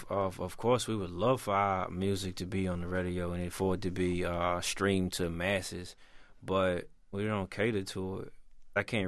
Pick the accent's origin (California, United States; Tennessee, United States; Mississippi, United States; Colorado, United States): Tennessee, United States; Memphis; Of course, I'm from Memphis. He's from Nashville. So